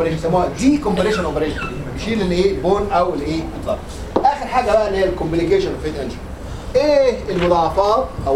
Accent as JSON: {"language": "Arabic", "country": "Egypt", "said": "حتى عندنا في مصر يقول لك ايه"}